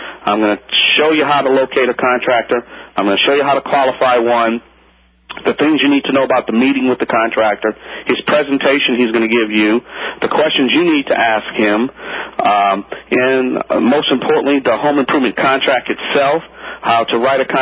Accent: Louisiana, United States; I'm the Cajun contractor here

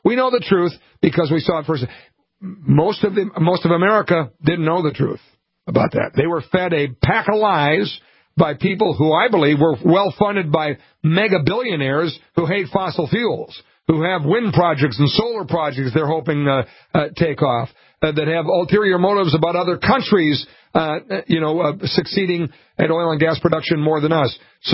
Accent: Montevideo, Minnesota, United States; it's halfway between the Twin Cities and my hometown of Montevideo, Minnesota.

